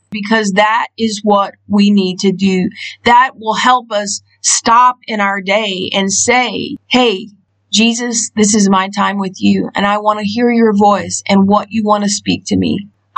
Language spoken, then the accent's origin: English; United States; But for me, being an American, it was the wrong side of the road.